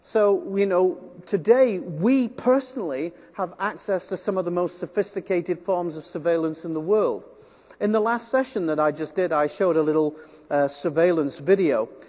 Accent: United Kingdom; Being a Brit and from the other side of the pond, of course, I'll also kind of talk about our government's response as well.

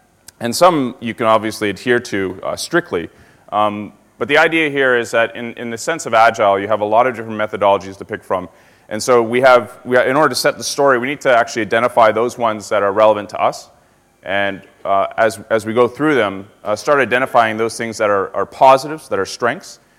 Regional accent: Canada; I'm originally from Canada, so it should make for an interesting dynamic up here.

